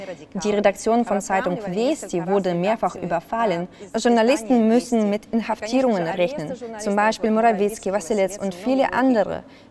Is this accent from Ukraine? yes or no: yes; Ukraine; Das würde ich mir als Ukrainerin zumindest sehr wünschen.